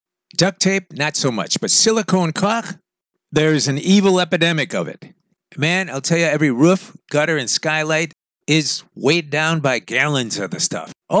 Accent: Chicago, Illinois, United States; why does it take some gringo born and raised in Chicago to figure out a cheap and dirty solution to an age-old problem

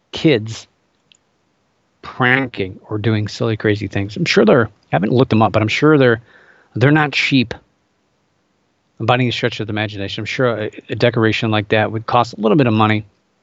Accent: Ohio, United States; including my home state of Ohio. We had one.

